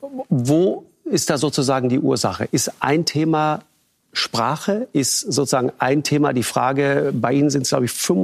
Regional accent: Trentino-Alto Adige, Italy; dann denke ich nicht, als Südtiroler nicht Problem, Problem, sondern ich denke Chance, Chance, Chance.

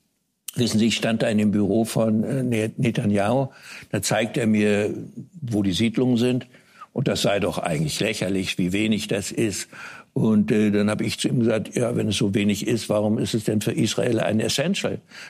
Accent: Germany; ich möchte nicht ein moralischer Lehrer sein als älterer Deutscher

